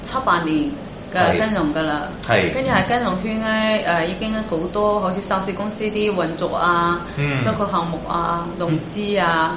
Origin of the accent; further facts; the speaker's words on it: Guizhou, China; 第一，我是貴州人啦